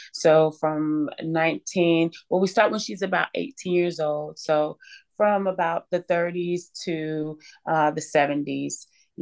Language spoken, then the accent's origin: English; Trenton, New Jersey, United States; also born or lived in California; Yeah, I'm from Trenton, New Jersey. I was born in California, but raised in New Jersey. New Jersey is home.